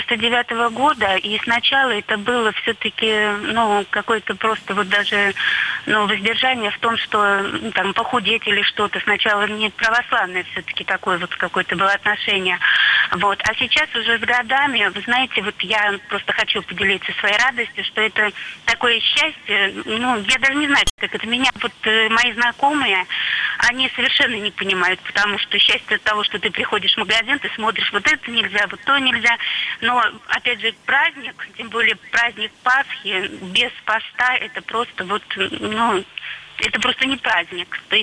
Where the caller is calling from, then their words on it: Saratov, Saratov Oblast, Russia; Здравствуйте … из Саратова.